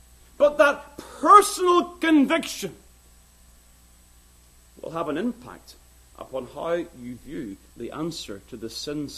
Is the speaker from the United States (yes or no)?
no; Ballymena, Northern Ireland, United Kingdom; my hometown of Ballymena